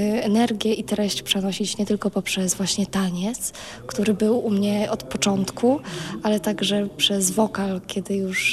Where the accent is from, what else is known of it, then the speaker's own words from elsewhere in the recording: Stanowice, Lower Silesian Voivodeship, Poland; Pochodzę z okolic Wrocławia, 20 km od Wrocławia, z takiej malutkiej wsi, Stanowice.